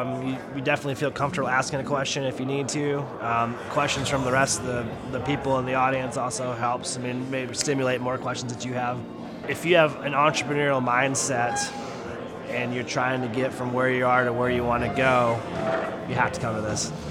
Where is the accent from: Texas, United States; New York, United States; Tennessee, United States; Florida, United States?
Tennessee, United States; Nashville; I am from Nashville, Tennessee.